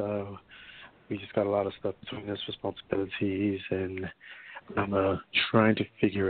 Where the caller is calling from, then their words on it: New York, United States; Oh, I'm calling from New York.